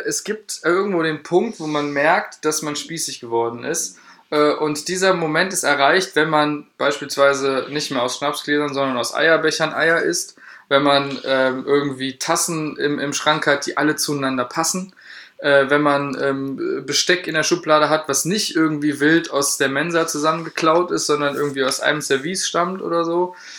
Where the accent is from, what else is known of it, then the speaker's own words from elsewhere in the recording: Central Germany, Germany; Wir kommen hier aus der Mitte Deutschlands, wo halt eher Pilz, Kölsch und sowas getrunken wird.